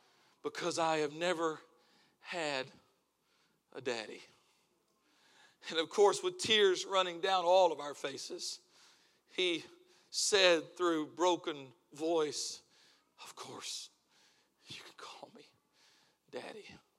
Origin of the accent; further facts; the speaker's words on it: Texas, United States; I am from Texas. I say it wrong. Actually, I say it right. I'm from Texas.